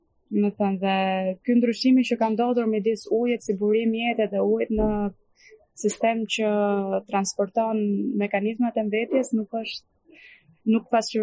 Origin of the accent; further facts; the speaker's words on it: Durrës, Durrës County, Albania; që e vogël më flisnin ngjyshe, do të them, un jam nga Durrësi